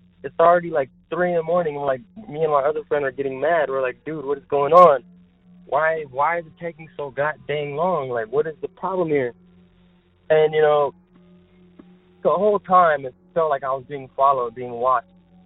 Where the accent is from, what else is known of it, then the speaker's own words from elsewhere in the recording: Texas, United States; I'm from Texas, and I've been here for 7 years